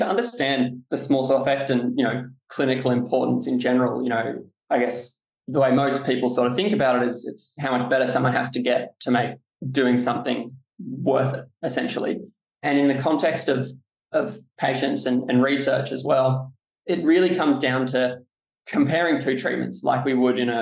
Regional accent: Sydney, New South Wales, Australia; but I am from Sydney, so that might give it away a little bit.

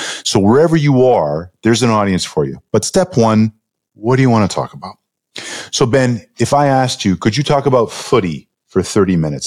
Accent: Canada; I'm originally Canadian

